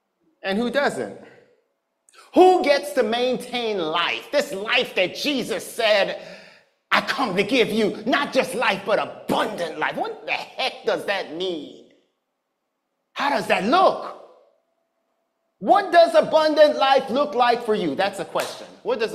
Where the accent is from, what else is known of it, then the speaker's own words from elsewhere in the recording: Los Angeles, California, United States; I grew up in South Central LA, and every corner had a liquor store.